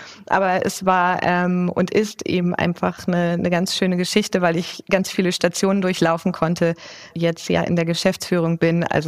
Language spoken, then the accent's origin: German; Hamburg, Germany; Hamburg ist ja sozusagen meine Heimat und unser Home-Turf